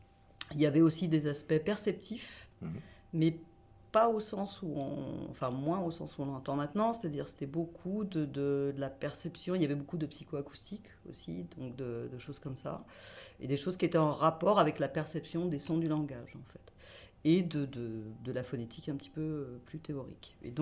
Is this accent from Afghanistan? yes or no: no; Paris, Île-de-France, France; Du coup, j'ai acheté ce livre alors que j'étais encore à Paris. Je viens de Paris.